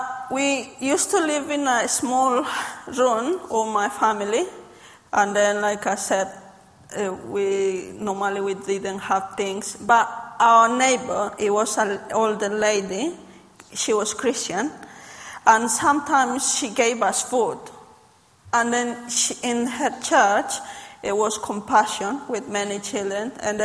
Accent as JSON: {"language": "English", "country": "Bolivia", "first_language": "Spanish", "second_language": "English", "said": "I am from Bolivia originally."}